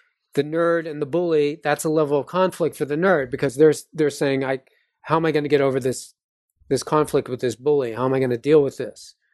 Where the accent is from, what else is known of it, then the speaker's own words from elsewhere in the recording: East Coast, United States; because I'm from the East Coast